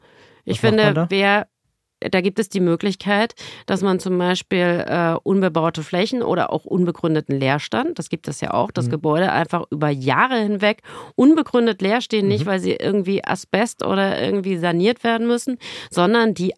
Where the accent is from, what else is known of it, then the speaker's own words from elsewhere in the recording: Frankfurt, Hesse, Germany; In meiner Heimatstadt in Frankfurt ist gerade ein Kino, das jahrelang leer stand, ist jetzt gerade besetzt worden.